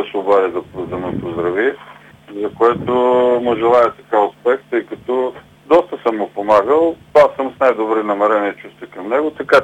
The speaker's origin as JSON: {"language": "Bulgarian", "town": "Plovdiv", "region": "Plovdiv Province", "country": "Bulgaria", "said": "аз като пловдивчанин знам за какво става въпрос"}